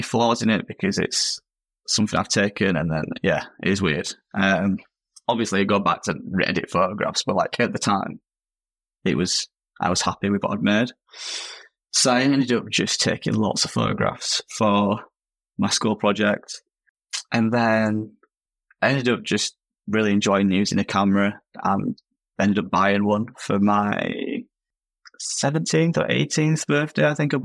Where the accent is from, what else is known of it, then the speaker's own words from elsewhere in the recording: Leeds, Yorkshire and the Humber, United Kingdom; Yeah, I'm 24. I'm from Leeds in the UK, which is like, if you don't know England, it's the city next to Manchester is probably the best way